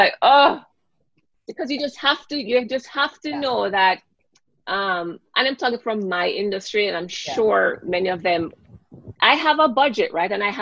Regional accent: Jamaica; growing up in Jamaica

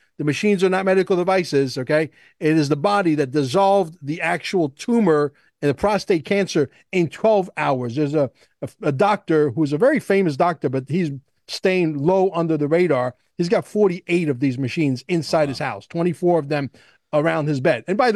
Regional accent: New York, United States; because see, this is how you could tell, Jim, that I'm from New York, New Jersey area, because only New York, New Jersey gangsters talk like this.

